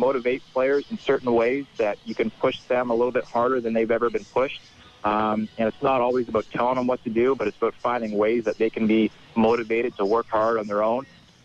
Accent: Florida, United States; now in South Bend, United States; So I came from Florida, which has, you know, similar athletics

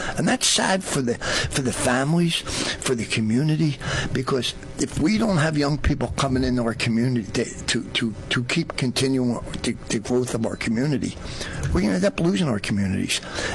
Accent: Philadelphia, Pennsylvania, United States; When I grew up in Philadelphia, the Delaware Valley, ate Jersey corn, Jersey peaches, cantaloupes, watermelons.

